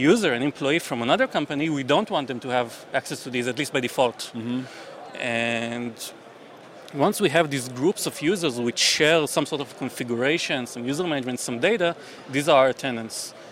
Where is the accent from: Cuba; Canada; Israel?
Israel; I'm a software architect. I'm from Israel.